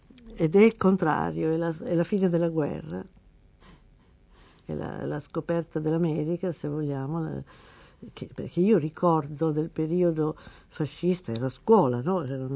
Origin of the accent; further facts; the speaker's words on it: Trieste, Friuli-Venezia Giulia, Italy; born there; mia madre era figlia di un ufficiale austriaco, mio padre era dalmata. Siamo nati a Trieste, ci sono ascendenze ungheresi